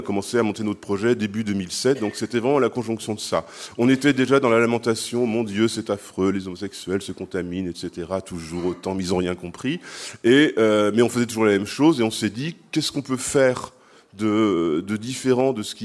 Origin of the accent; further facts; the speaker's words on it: Hauts-de-France, France; now in Belgium; moi je suis du Nord-Pas-de-Calais à la base, alors quand je reviens dans mon coin, ça me fait toujours plaisir